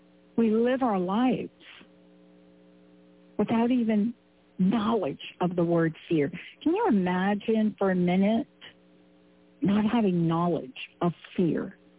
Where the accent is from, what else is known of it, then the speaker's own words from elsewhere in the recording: East Coast, United States; I'm from the East Coast. So if you're from the East Coast and you live places where you have trees where their leaves come down, all you think about is, I got to rake them.